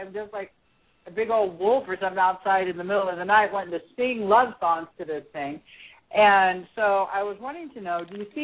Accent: Stayton, Oregon, United States; born there; now in Apple Valley, United States; And I was born in Stayton, Stayton, Oregon, at 9:40 a.m. And I live in Apple Valley, California.

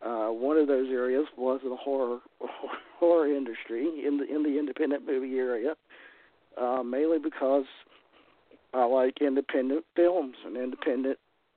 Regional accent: North Carolina, United States; now in South; But originally I'm from the Triad area of North Carolina.

